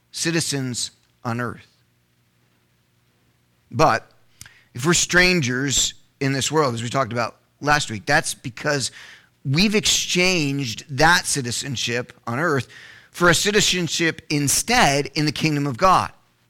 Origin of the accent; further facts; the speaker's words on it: Elizabeth, New Jersey, United States; born there; So I was born in America, Elizabeth, New Jersey.